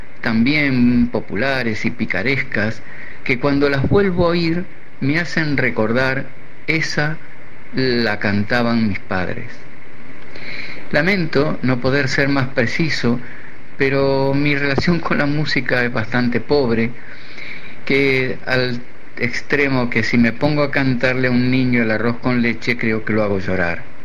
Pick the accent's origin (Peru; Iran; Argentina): Argentina; Buenos Aires; durante mi infancia, toda mi familia en Buenos Aires la constituían tres personas: mi madre, mi padre y yo. Y fueron los paisanos de mi padre, coruñés, y de mi madre, pontevedresa, quienes ocuparon ese lugar.